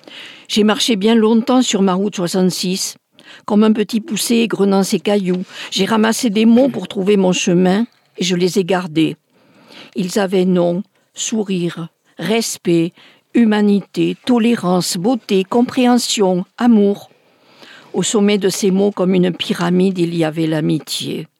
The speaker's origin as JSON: {"language": "French", "town": "Béziers", "region": "Occitanie", "country": "France", "tie": "born or raised there", "said": "Un livre sur ma ville natale, Béziers, où j'évoque ma petite enfance dans cette ville"}